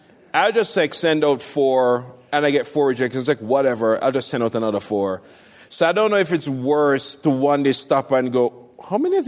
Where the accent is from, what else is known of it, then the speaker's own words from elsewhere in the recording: Jamaica; Growing up in Jamaica and writing, I didn't have a lot of mentors.